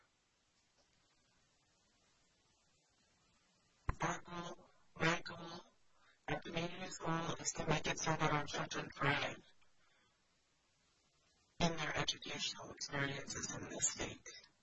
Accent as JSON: {"language": "English", "region": "Alaska", "country": "United States", "said": "I come from Kiowa, which is where I'm coming to you today from. In the heart of Tsingetani, in the middle of Southeast Alaska."}